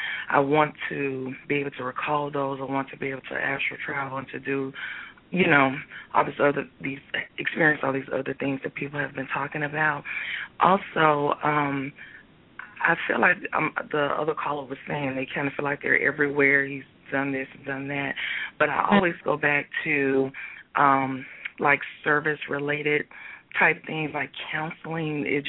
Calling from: Virginia Beach, Virginia, United States; I'm calling from Virginia Beach.

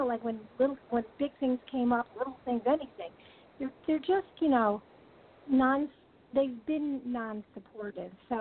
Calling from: California, United States; I'm calling from California.

